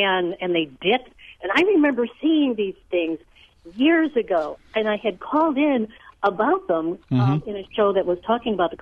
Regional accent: Illinois, United States; Well, first, because I'm originally from Illinois, Skillings is a weather god.

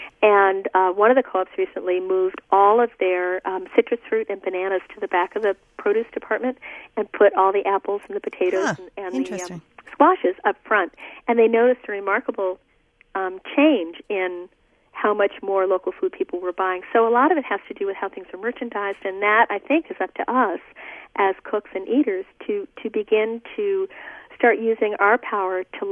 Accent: New Jersey, United States; I grew up in New Jersey, actually, and I lived there and covered the zoning board for the Princeton Packet

